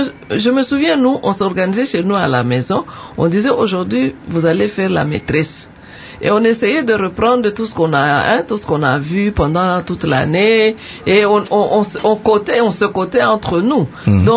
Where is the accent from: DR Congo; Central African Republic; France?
DR Congo; Bukavu, South Kivu; now in Kikwit, DR Congo; Moi, j'ai quitté le Kivu, là. à Bukavu, oui. Et je suis allée jusqu'à Kikwit. Je ne connaissais même pas le Monokutuba.